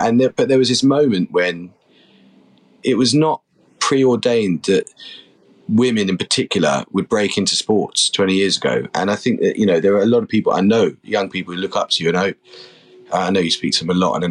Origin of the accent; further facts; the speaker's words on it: London, United Kingdom; because I grew up in London to part of an amazing family.